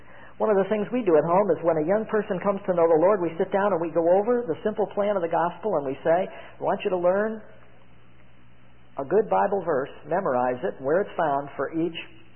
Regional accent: Bethany, Connecticut, United States; I said, I'm from Connecticut. He said, where in Connecticut? I said, Bethany, Connecticut.

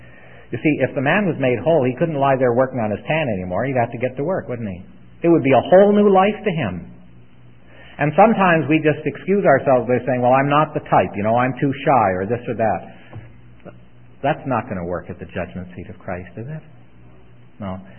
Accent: St. Catharines, Ontario, Canada; I'm from a little town across the lake, St. Catharines.

